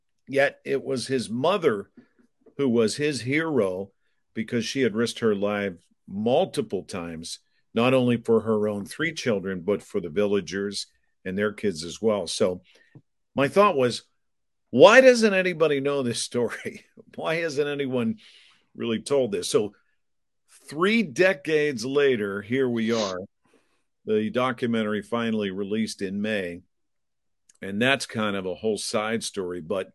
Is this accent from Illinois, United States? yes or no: no; Pittsburgh, Pennsylvania, United States; You know, I grew up in Pittsburgh. I have three brothers, and we wrecked a lot of furniture because of Bruno.